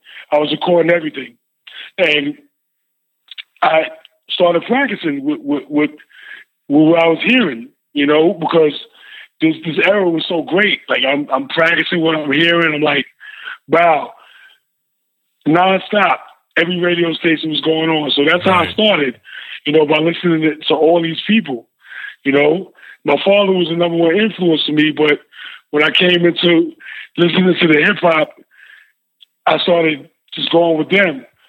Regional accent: Queens, New York, United States; Well, I'm from Queens, New York, number one. Queens, New York represent.

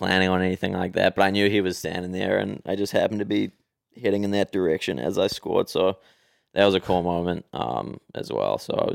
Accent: Christchurch, Canterbury, New Zealand; Like, you know, when I was growing up in Christchurch, we had Janos, Kazala, Anatoly, those guys.

